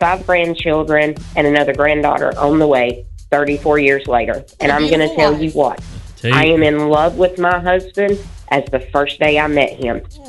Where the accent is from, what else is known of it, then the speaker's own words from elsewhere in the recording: Asheville, North Carolina, United States; Even though me and my husband didn't go to the same school because he's from West Virginia and I'm from Asheville.